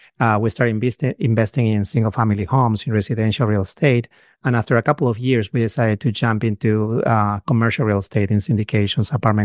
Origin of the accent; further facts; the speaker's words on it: Peru; English is a second language; moved away as an adult; now in United States; So my wife and I, we're actually both from South America, from Peru. We both are physicians. We came here to the US about 15 years ago.